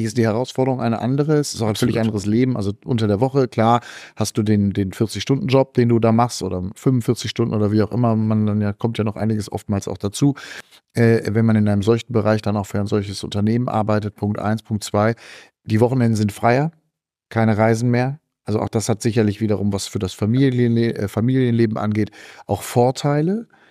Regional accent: Berlin, Germany; und das sage ich nicht als Berliner

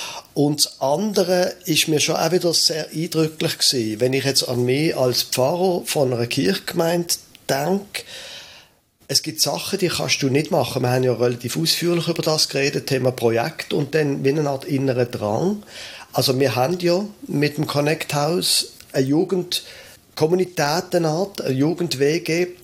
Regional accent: Basel, Basel-Stadt, Switzerland; Ich bin jetzt in Basel aufgewachsen.

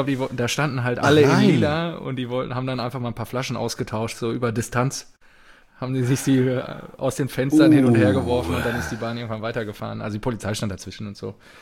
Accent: Düsseldorf, North Rhine-Westphalia, Germany; born there; Ja, gebürtige Düsseldorferin.

